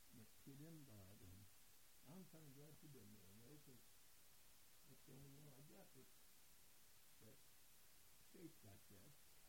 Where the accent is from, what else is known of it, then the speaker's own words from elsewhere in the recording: West Virginia, United States; born there; I was born in Wirt County.